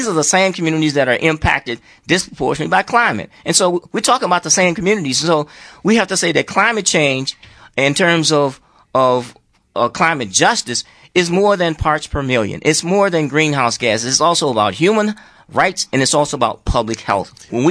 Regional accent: Alabama, United States; I'm from Alabama too.

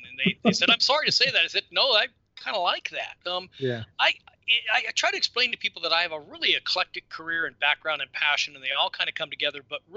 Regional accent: Lakewood, California, United States; also born or lived in Long Beach; Yeah, I grew up in the Lakewood area, Lakewood, Long Beach. I was born in 52, so I'm an old goat.

